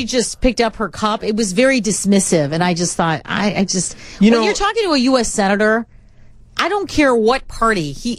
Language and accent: English; Midwest, United States; maybe because he's our senator and we are from the Midwest and we're more...